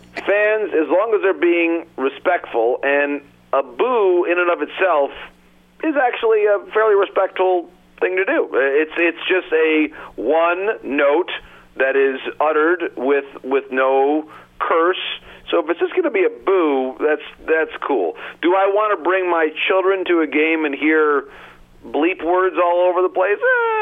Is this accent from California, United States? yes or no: no; Detroit, Michigan, United States; But I do think in my hometown of Detroit, for example, Tiger fans have enough to worry about.